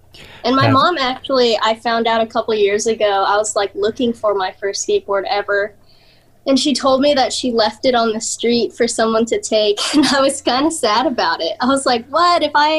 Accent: San Bernardino, California, United States; My parents, when I was young, they bought a house out in San Bernardino. So I grew up skating like in the Badlands and stuff.

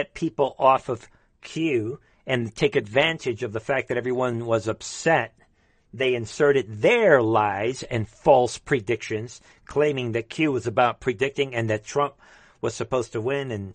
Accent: Bronx, New York, United States; you could say because maybe I was raised in the Bronx.

